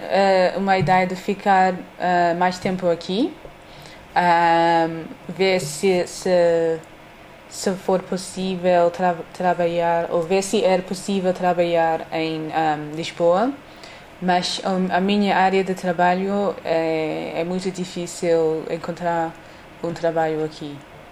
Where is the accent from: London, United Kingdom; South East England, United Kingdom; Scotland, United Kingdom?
London, United Kingdom; Portuguese is a second language; Como sou de Londres, a vida é muito depressa e há muita gente.